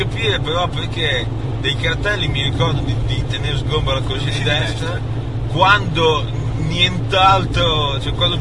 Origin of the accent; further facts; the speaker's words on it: Emilia-Romagna, Italy; è vero che veniamo dalla Romagna, che è un posto dove effettivamente non si mangia male.